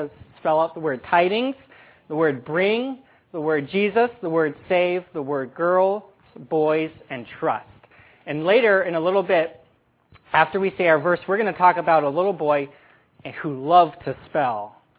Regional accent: Cuyahoga Falls, Ohio, United States; I come from Cuyahoga Falls

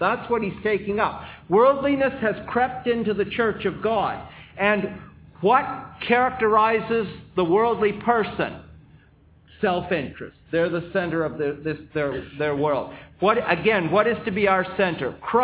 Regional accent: Montreal, Quebec, Canada; When I was growing up in Montreal

